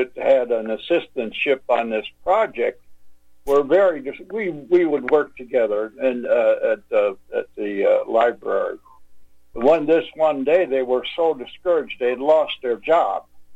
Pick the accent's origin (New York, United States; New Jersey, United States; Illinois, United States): New York, United States; the doctor would come to the house where I grew up in New York, in a country farm town.